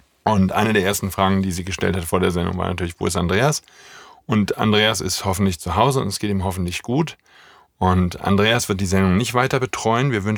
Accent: Rhineland, Germany; accent: Rhineland; Aber ich könnte jetzt meinen rheinländischen Akzent, den würdest du mir wegmachen

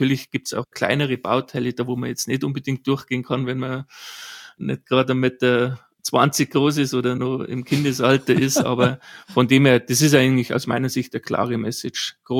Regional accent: Bavaria, Germany; born there; Gebürtig bin ich aus Bayern.

